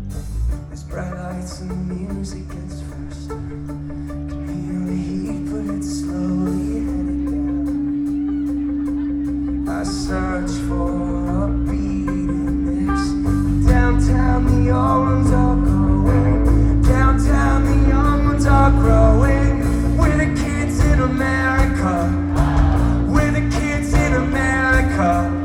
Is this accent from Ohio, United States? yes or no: no; Boston, Massachusetts, United States; now in San Francisco, United States; I grew up in Boston. I live in San Francisco.